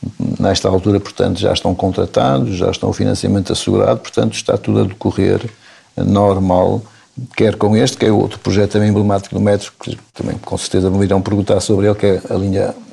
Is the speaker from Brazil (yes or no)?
no; Porto, Norte, Portugal; Eu confesso que eu sou tripeiro e não conheço as anedotas que me está a referir.